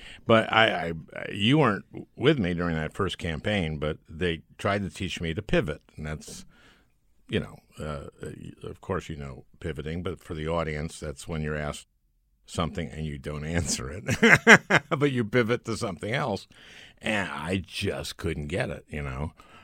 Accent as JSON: {"language": "English", "town": "St. Louis Park", "region": "Minnesota", "country": "United States", "said": "I'm from St. Louis Park, which is called St. Jewish Park in Minnesota."}